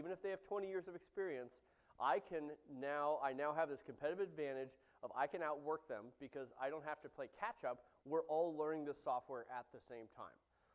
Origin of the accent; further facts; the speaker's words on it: California, United States; So quick background. I grew up in the Bay Area.